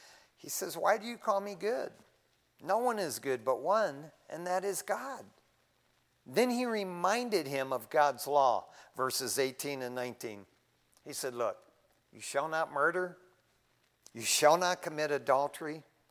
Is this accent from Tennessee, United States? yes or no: no; Michigan, United States; growing up in Michigan, it's like we were in California already, just five, six blocks away.